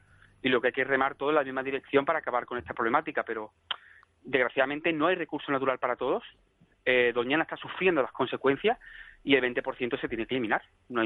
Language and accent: Spanish; Spain; yo como ciudadano español y europeo cumplo toda la normativa.